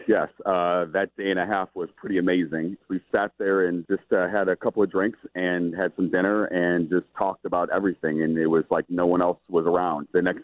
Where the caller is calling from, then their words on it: St. Louis, Missouri, United States; I'm calling you from St. Louis, like I said